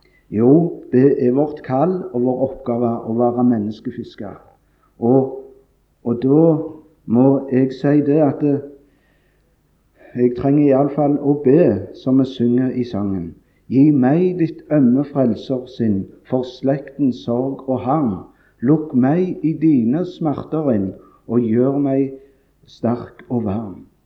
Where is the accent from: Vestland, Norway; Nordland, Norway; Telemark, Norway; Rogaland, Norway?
Rogaland, Norway; Randaberg; jeg var sikkert ikke mer enn en 8-10 år. Jeg var på